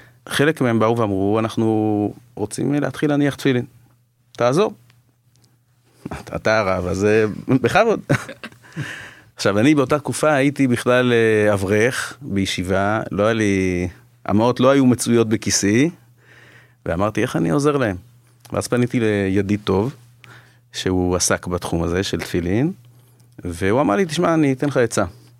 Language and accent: Hebrew; Haifa, Haifa District, Israel; טוב, אז זה ככה בקצרה, אני גדלתי בחיפה